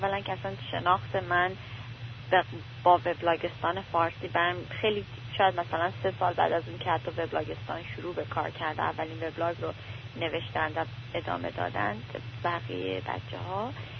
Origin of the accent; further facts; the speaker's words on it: Sari, Mazandaran, Iran; also born or lived in Tehran; now in Sacramento, United States; ماه 59 در ساری به دنیا اومدم، تا دوره دبیرستانم اونجا بودم. بعد از اون ساکن تهران شدیم.